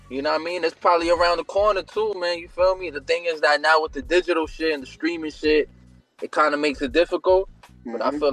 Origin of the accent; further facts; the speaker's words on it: New York, United States; I'm gonna give it to … because I'm from New York